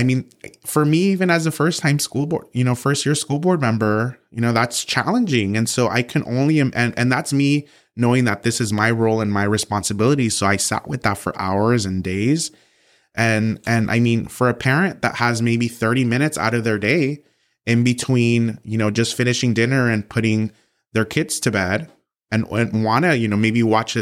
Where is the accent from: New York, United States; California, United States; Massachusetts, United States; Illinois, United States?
California, United States; Santa Ana; I'm from Santa Ana, I'm from SAUSD, I'm a proud product of this school district.